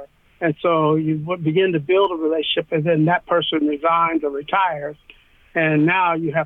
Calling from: Oberlin, Ohio, United States; I am calling in from Oberlin, Ohio. I live here in Oberlin.

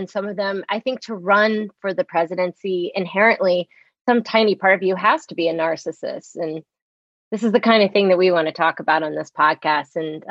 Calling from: Maplewood, New Jersey, United States; In the fair hamlet of Maplewood, New Jersey, which is, surrounded by maples.

